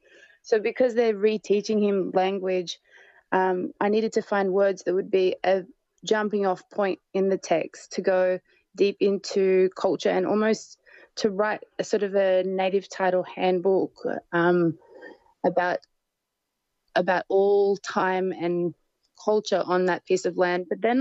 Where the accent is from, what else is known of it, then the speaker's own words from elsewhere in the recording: Nurumbang, Australia; born there; I was born on Nurumbang, you know, that's what you have to learn first, learn where you're born, the name for country.